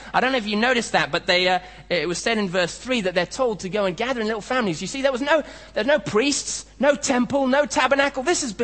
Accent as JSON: {"language": "English", "country": "Kenya", "tie": "born or raised there", "said": "And I don't know if they do this in Sri Lanka, but I grew up in Kenya"}